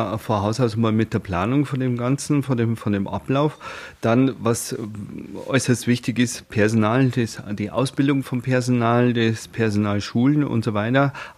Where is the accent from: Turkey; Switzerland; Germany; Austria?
Germany; Stachelsried, Bavaria; also born or lived in Neukirchen bei Heiligenblut; ich bin gebürtig in Neukirchen bei Heiligenblut aufgewachsen in Stachelsried. Bin mittlerweile auch schon 53, bald 54 Jahre alt